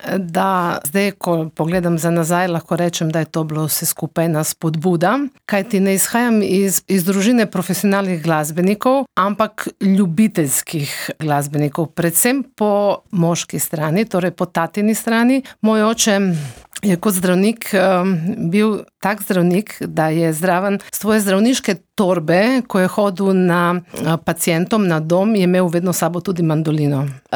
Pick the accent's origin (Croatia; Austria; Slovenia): Croatia; Rijeka, Primorje-Gorski Kotar County; Tudi mama, jaz sem, cel čas smo iz Reke hodili v cerkno, smo hodili stari mami na obisk, tukaj na Postojnskem je oče imel veliko prijateljev